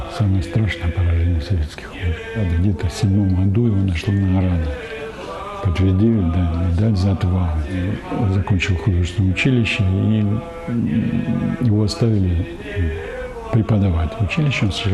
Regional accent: Rostov-on-Don, Rostov Oblast, Russia; now in Starocherkasskaya, Russia; Я в прошлом ростовчанин, а уже 20 лет я живу и связан с станицей Старочеркасской.

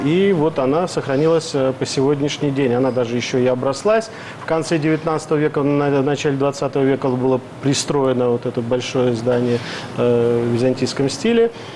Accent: Moscow, Russia; Российский грузин, да. Я родился и вырос в Москве.

